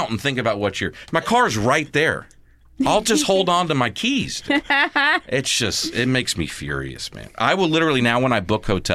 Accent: Montgomery, Alabama, United States; I'm from Montgomery, Alabama, where you very rarely have to parallel park places.

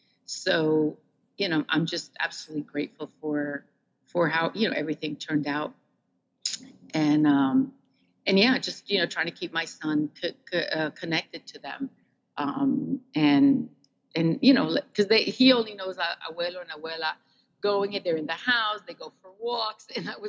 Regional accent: Hackensack, New Jersey, United States; I grew up in Hackensack, New Jersey, went through the school system there

